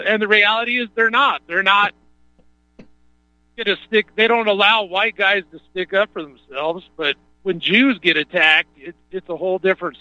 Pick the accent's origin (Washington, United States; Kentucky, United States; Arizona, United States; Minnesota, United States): Washington, United States; I'm used to it. I'm from Washington State.